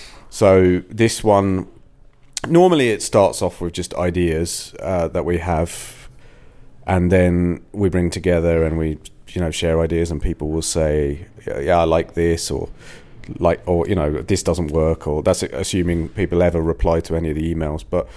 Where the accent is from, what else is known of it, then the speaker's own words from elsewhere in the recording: East of England, United Kingdom; also born or lived in Northampton; I grew up in England, most of my life in Essex. The first 10 years-ish was up in a place called Northampton. But Essex, basically.